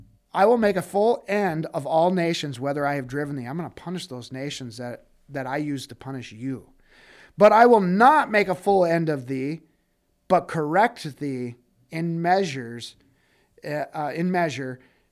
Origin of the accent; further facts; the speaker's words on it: Brooklyn Center, Minnesota, United States; I grew up close to the city of Minneapolis. I grew up in Brooklyn Center.